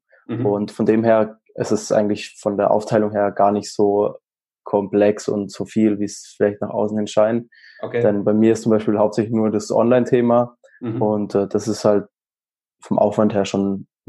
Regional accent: Baden-Württemberg, Germany; Bei uns in Baden-Württemberg

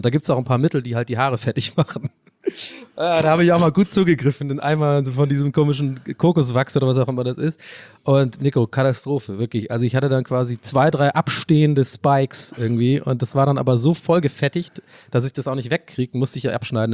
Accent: Ireland; born there; first language English; German is a second language; Und ich bin ja sogar englischsprachig aufgewachsen, bin ja ein gebürtiger Ire und ich verstehe ja auch Englisch.

